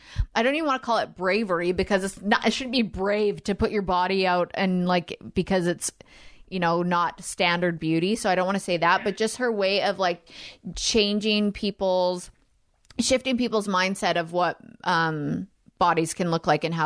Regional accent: United Kingdom; I am like I'm very British. I'm very, very British.

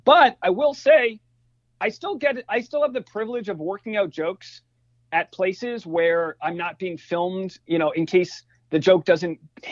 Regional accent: New England, United States; like how we grew up, like growing up in New England

